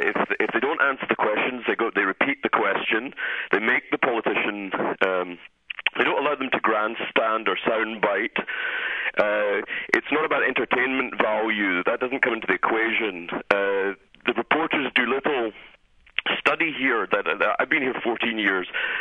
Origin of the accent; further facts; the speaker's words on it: United Kingdom; now in Oakland, United States; I grew up in Britain, where political reporters such as David Dimbleby are extremely knowledgeable about the politicians.